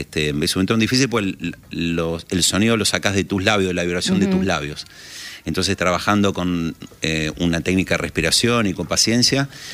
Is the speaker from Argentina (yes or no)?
yes; Tucumán, Argentina; De pequeño estaba en Tucumán, los primeros años estuve con mi abuela allá.